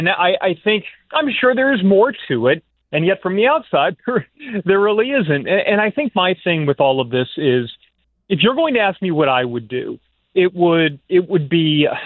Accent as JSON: {"language": "English", "region": "Louisiana", "country": "United States", "tie": "born there"}